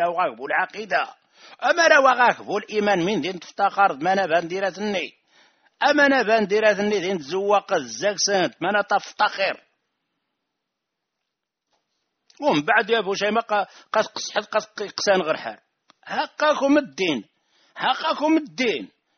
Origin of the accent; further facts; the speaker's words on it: Rif, Morocco; أنا ريفي وأفتخر